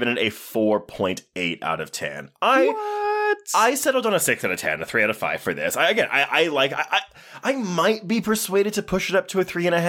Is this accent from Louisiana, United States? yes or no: yes; Louisiana, United States; I'm from Louisiana.